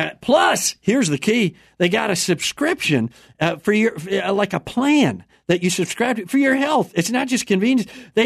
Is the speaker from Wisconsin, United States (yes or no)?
yes; Wisconsin, United States; I'm from Chamber Falls, Wisconsin.